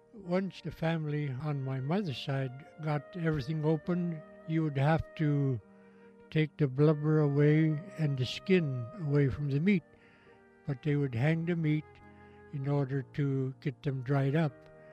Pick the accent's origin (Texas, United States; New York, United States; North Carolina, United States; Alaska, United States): Alaska, United States; Deering; I was born in Deering in 1927. I lived there until about 1942 when gold mining closed down.